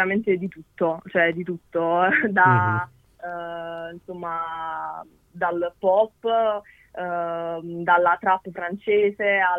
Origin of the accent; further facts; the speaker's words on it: Campania, Italy; io ho 21 anni. Okay. E sono campana, ho origini napoletane, ma vivo a Salerno.